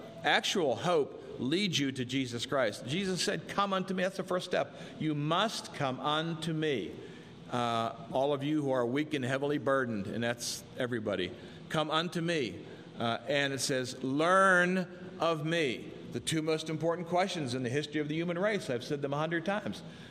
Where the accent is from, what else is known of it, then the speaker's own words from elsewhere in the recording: Du Bois, Pennsylvania, United States; When I was growing up in Du Bois, we had this one department store